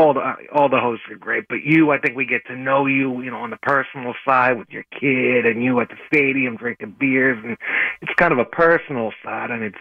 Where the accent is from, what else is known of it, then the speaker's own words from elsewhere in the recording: East Brunswick, New Jersey, United States; Well, I live here now. I grew up in East Brunswick, right outside of New Brunswick.